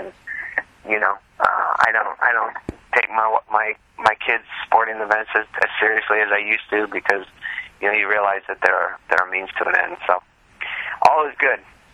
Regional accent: California, United States; he's a Cavs fan, and I'm a Warriors fan because I'm from the Bay Area

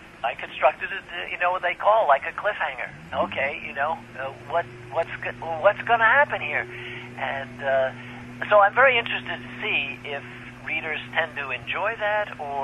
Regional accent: New Jersey, United States; also born or lived in Brooklyn, New York; I started out in New York. I was a New Yorker. I was born in Brooklyn, and I went to northern New Jersey for middle school and high school, and then went to Connecticut for college.

